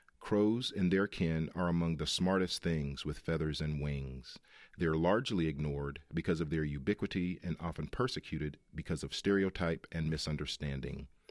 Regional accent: Edgefield, South Carolina, United States; I grew up in Edgefield, South Carolina, kind of in the boondocks.

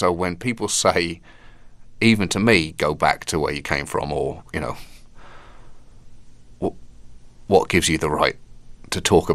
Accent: United Kingdom; like you say, I'm British. You know, there is a fundamental affection to an extent for British people

